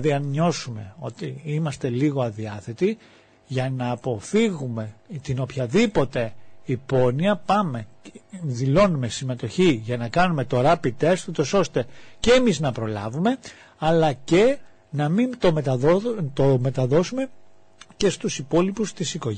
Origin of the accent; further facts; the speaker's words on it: Greece; Απλώς και εγώ σαν Έλληνας, ξέρετε, το σκόντο, βέβαια.